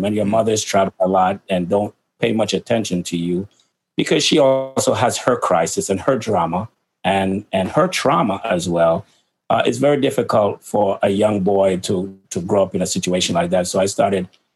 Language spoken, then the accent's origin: English; Jamaica; born or raised there; also born or lived in Manchester, England